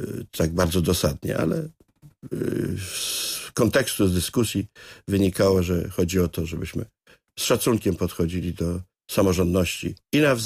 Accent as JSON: {"language": "Polish", "region": "Kuyavian-Pomeranian Voivodeship", "country": "Poland", "said": "no ja jestem z Kujawsko-Pomorskiego, to brzmi dumnie."}